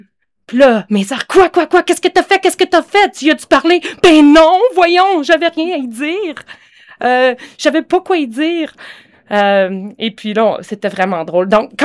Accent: Charny, Quebec, Canada; born there; je suis née dans la belle province de Québec, dans une petite ville qui s'appelle Charny. Et ça, Charny, c'est sur la rive sud de la ville de Québec. Autrefois, c'était vraiment petit comme ville.

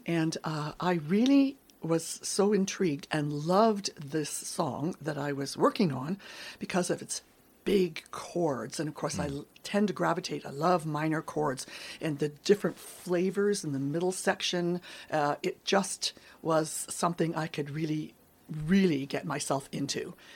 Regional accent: Victoria, British Columbia, Canada; born there; Well, I was born in Victoria, and I lived some time in my life in British Columbia.

